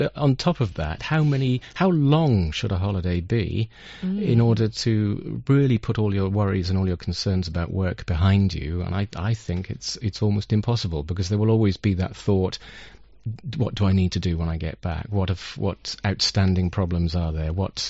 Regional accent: United Kingdom; Because I'm British, and I refuse to say vacation

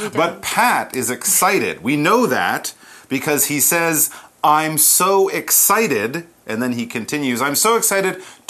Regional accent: Canada; Actually, I'm from Canada, and we have Thanksgiving in October.

